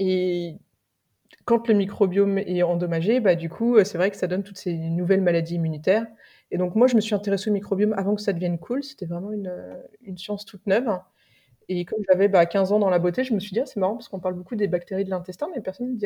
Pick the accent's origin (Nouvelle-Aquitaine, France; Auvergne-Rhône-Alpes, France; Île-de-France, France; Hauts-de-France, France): Île-de-France, France; Paris; Alors moi, je suis une bonne petite parisienne. Donc je suis née dans le 15e, j'ai vécu dans le 16e, dans le 18e. Mes parents habitent maintenant Boulogne-Billancourt, donc je suis bien locale.